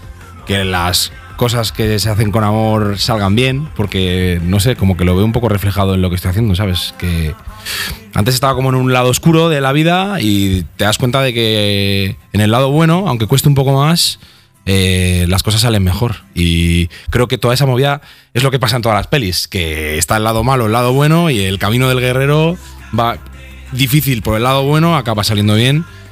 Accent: Aranda de Duero, Castile and León, Spain; Llego a un sitio, soy de Aranda

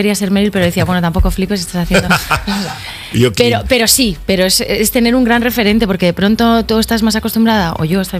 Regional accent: Galicia, Spain; pero yo soy gallega

